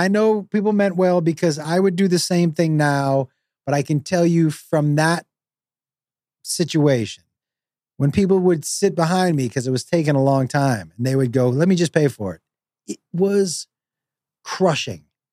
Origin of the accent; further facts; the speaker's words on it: United States; I think that, and I'm American, man, and I'm guilty of this